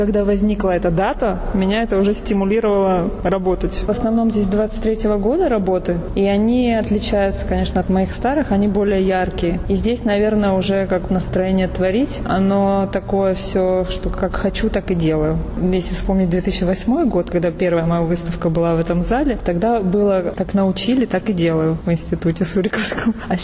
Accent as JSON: {"language": "Russian", "town": "Sukhumi", "region": "Abkhazia", "country": "Georgia", "tie": "born or raised there", "said": "А город Сухуми я обожаю, это мой родной город"}